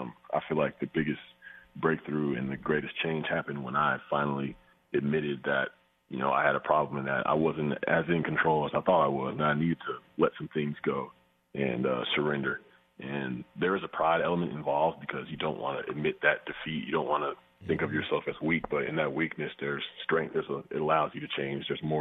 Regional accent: Atlanta, Georgia, United States; I grew up in Atlanta, Georgia

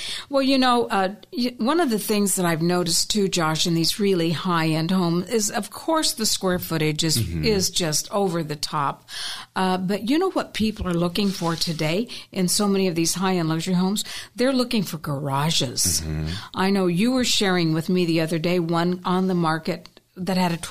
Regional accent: Gilbert, Arizona, United States; I grew up in Gilbert, Arizona. It was the land of dairy farms, orange groves, alfalfa fields, right?

